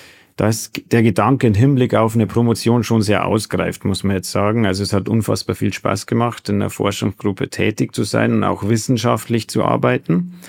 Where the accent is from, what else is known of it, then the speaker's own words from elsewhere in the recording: Eging am See, Bavaria, Germany; also born or lived in Deggendorf; Nein, komme aus Egen am See, beziehungsweise Tannberg, also ein kleines Dorf in der Nähe sozusagen oder in der Landkreisgrenze Freiangrafenau und Passau.